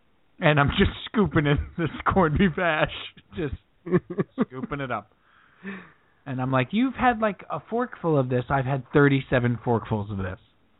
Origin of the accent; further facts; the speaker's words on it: Commack, New York, United States; The Candlelight was our diner. Where we grew up in Comac.